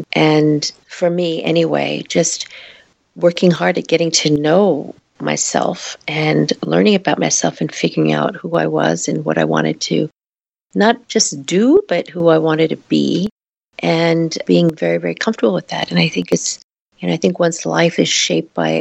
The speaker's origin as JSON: {"language": "English", "region": "New York", "country": "United States", "tie": "born or raised there", "also_born_or_lived": "Queens", "said": "I was born in Queens, New York, and grew up primarily on Long Island in a Jewish neighborhood. We were the only Asian family in that neighborhood."}